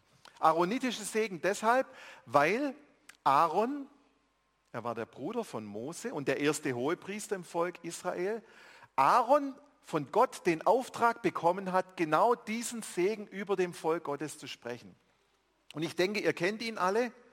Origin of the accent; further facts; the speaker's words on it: Baden-Württemberg, Germany; Im Schwabeländle, wo ich herkomme